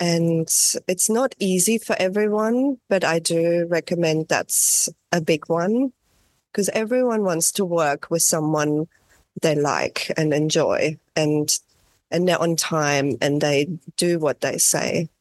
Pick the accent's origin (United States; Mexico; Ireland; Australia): Australia; Katoomba, New South Wales; I painted a wall in my hometown, Katoomba, in a laneway.